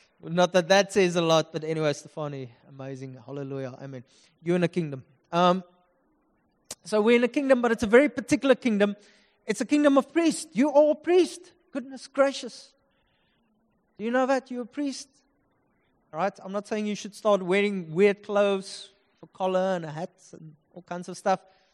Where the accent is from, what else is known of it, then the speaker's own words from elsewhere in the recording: Upington, Northern Cape, South Africa; Yes, I'm from Upington.